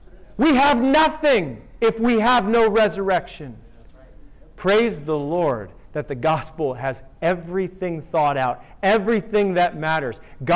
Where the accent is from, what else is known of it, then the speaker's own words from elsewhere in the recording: New York, United States; I'm from New York. We speak quickly.